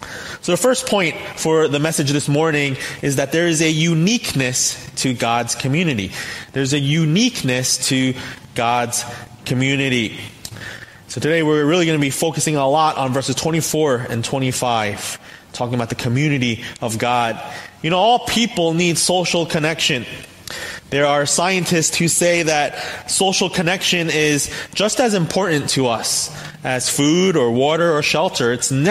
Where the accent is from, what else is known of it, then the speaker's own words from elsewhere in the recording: Staten Island, New York, United States; I grew up in Staten Island, and so 90% of my classmates in my high school, it's not just Caucasian, but Italian-American.